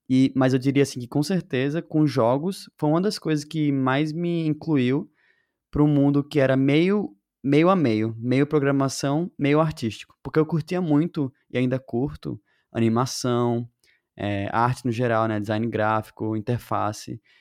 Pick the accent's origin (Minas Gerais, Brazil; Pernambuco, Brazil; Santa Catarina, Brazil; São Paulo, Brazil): Pernambuco, Brazil; Recife; No caso que eu sou de Recife, né?